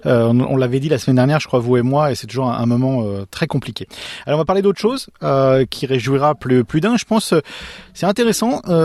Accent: France; En tant que Français, je vais dire que j'ai jamais entendu parler de ça

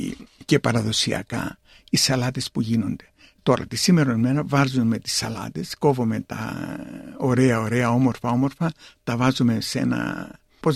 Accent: Greece; Εμείς στο χωριό μου δεν είχαμε ψάρι. Και το αγρός στο χωριό που κατάγομαι είναι εμβληματική κοινότητα της μεσογειακής δίαιτας όπως καταγράφτηκε στη UNESCO.

